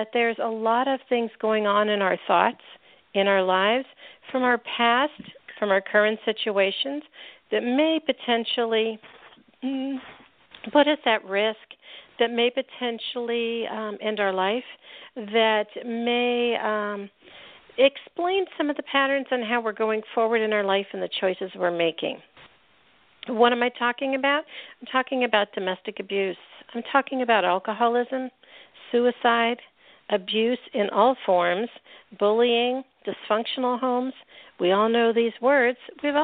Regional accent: Northeast, United States; I grew up in the Northeast in the 50s and 60s. That was a lot of the immigrants, you know, time.

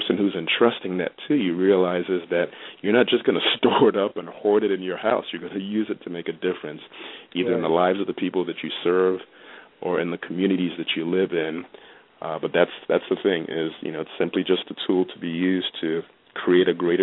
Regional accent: Nigeria; At the age of 8, we had a tradition back home. I'm from Nigeria, and one of our traditions is around the Christmas time, we would go back to the village, the rural areas where my grandparents lived

